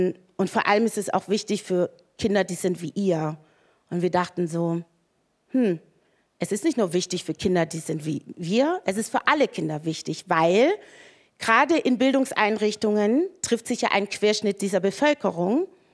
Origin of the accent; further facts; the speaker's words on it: Stuttgart, Baden-Württemberg, Germany; also ich bin in Stuttgart geboren, in Deutschland aufgewachsen